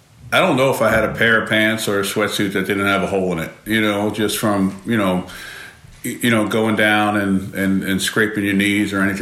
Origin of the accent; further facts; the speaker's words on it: Bronx, New York, United States; So growing up in the Bronx, I would say that it's baseball was more of a bigger part because obviously, you know, the Yankees are from the Bronx and everybody, you know, talked about baseball.